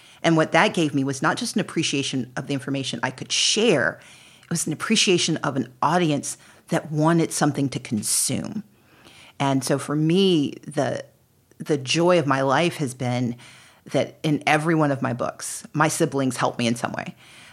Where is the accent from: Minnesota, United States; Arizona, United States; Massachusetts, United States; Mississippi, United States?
Mississippi, United States; And so, you know, we grew up in Mississippi. My mom used to call us the genteel poor.